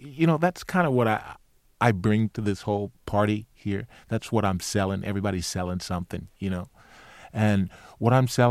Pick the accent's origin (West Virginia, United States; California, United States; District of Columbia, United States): District of Columbia, United States; Washington; I come from Washington, D.C. That's what I'm from. That's where I'm from.